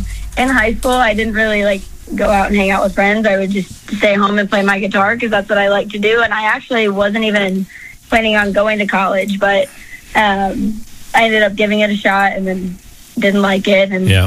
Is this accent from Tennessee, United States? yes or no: yes; Maryville, Tennessee, United States; I am from Knoxville. Well, I'm from Maryville, but Knoxville is the easy answer because most people know where that is.